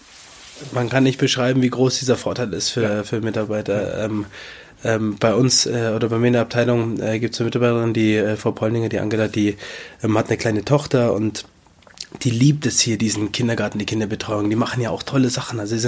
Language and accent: German; Schöllang, Bavaria, Germany; aber ursprünglich bin ich aus Schöllang, das ist auf der anderen Talseite.